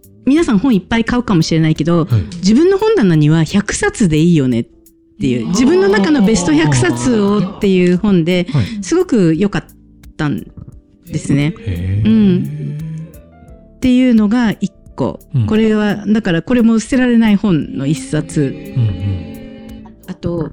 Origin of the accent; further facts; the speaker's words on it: Kanagawa, Japan; also born or lived in Tokyo; 都内に住んでたんですけれども、コロナだからもうオンラインで働けるからと思って地元に戻ったんですね。神奈川県なんですけれども地元に戻ったんですけど